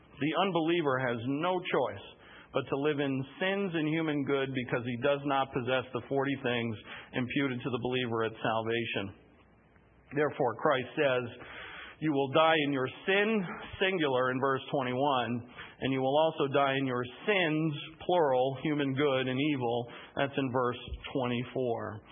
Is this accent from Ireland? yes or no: yes; Ireland; I'm an Irishman.